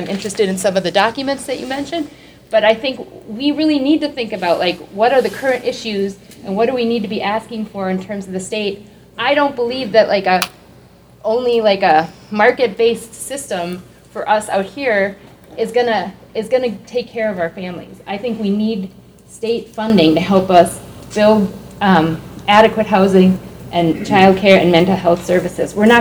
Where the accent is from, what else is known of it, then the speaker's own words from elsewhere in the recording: Montevideo, Minnesota, United States; I'm from Montevideo. Same story.